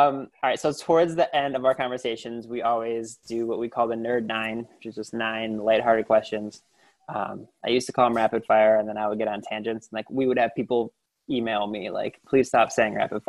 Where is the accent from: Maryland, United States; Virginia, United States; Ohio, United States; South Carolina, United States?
Ohio, United States; Lorain; So I, and listeners know this, I grew up in Toni Morrison's hometown of Lorain, Ohio.